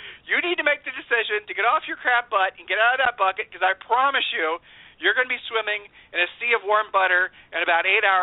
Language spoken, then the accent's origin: English; Columbus, Ohio, United States; we grew up in Columbus, Ohio, you know.